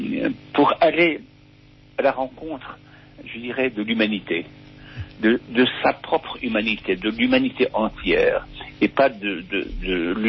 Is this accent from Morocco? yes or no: yes; Morocco; now in Créteil, France; Depuis que j'ai quitté le Maroc, c'est la ville de Créteil qui m'a accueilli.